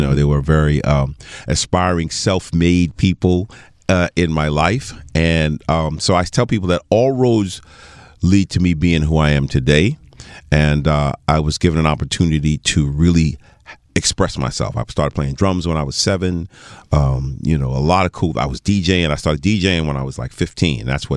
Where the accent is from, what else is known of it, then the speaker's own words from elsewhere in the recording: Teaneck, New Jersey, United States; also born or lived in New York; I was born in New York, a medical center in New York, and I grew up in the Teaneck, Hackensack, Englewood area. Really grew up on Teterboro Airport.